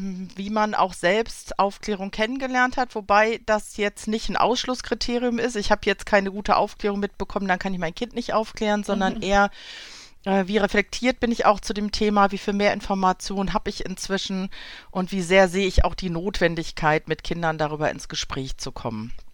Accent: West Germany, Germany; Ich komme jetzt aus Westdeutschland

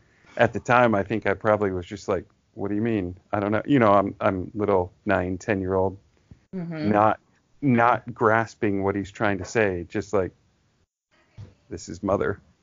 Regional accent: California, United States; Like, I recognize that where we grew up, you know, we grew up in Southern California.

